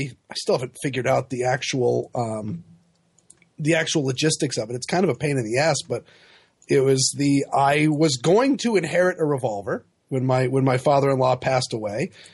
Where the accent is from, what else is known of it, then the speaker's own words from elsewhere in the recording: Massachusetts, United States; places like my home state of Massachusetts